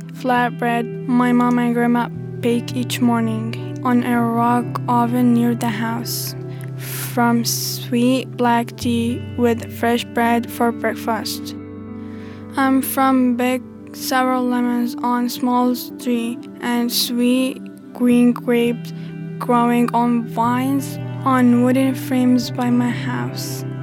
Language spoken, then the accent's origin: English; Syria; now in United States; I'm from Syria, and those moments I miss.